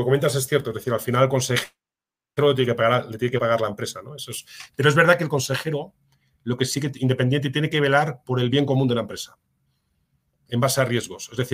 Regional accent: Spain; now in Mexico; México tiene, lo digo como español, ¿eh?

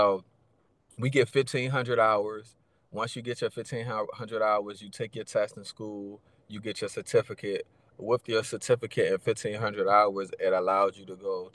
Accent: Newport News, Virginia, United States; I'm from Newport News, Virginia.

